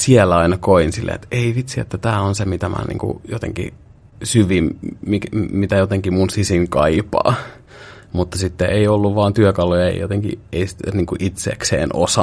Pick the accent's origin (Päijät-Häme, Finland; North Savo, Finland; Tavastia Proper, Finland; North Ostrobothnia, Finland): Päijät-Häme, Finland; Lahti; also born or lived in Pori; mä oon alun perin Lahdesta kotoisin. Oon kyllä syntynyt Porissa, mutta jo ihan muutaman vuoden ikäisenä muutettiin Lahteen. Ja siellä on lapsuuteni viettänyt.